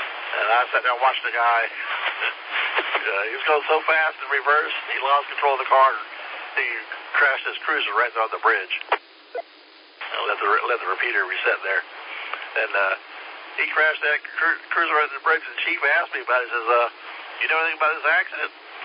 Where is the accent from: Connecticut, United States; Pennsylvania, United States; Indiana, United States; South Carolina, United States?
South Carolina, United States; Charleston; I grew up in Charleston, went to Bishop Inland High School down there, and you know, I worked 10 years for the city, 10 years for the county down there.